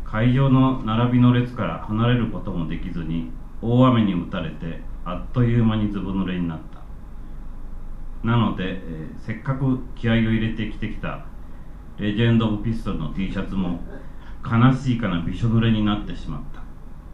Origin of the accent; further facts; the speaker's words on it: Kansai, Japan; now in Yokohama, Japan; 僕は横浜から京都に向かっていた。地元である関西も久しぶりである。